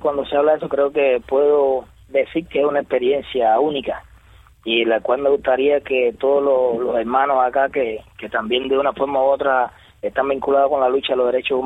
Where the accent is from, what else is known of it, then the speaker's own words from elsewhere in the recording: Cuba; como cubano